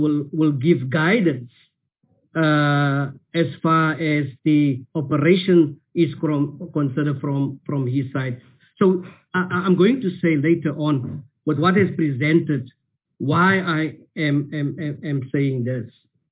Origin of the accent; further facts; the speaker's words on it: North West, South Africa; My heart is bleeding because I'm coming from the Northwest Province.